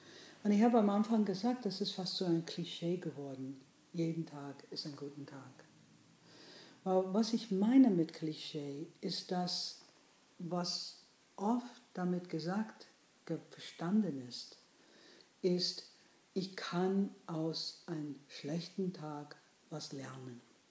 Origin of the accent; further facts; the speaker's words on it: New York City, New York, United States; German is a second language; now in Germany; halbe polnische Juden und aus dem Bronx. Ich bin ein bisschen auf der Straße aufgewachsen